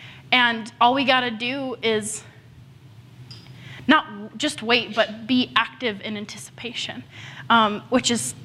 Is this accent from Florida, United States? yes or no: no; Carlsbad, California, United States; I am originally from San Diego, specifically Carlsbad, California. I was born and raised there, went to school at Point Loma to study music ministry